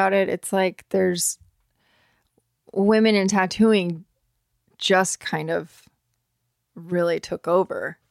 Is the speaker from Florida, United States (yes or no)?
no; San Diego, California, United States; That grew up in San Diego and surfing was what you did.